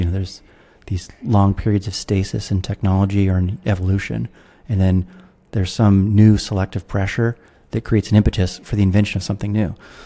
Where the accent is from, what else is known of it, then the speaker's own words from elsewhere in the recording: United States; accent: American; now in Singapore; Obviously, I'm an American, you can tell from my accent, even though I live in Singapore.